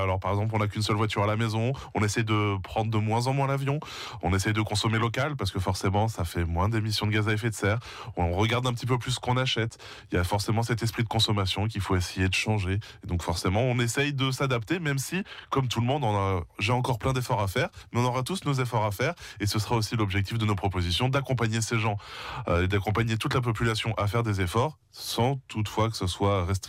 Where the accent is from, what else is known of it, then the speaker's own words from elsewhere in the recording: Normandy, France; Et moi, je suis normand, donc je vais essayer de représenter la Normandie.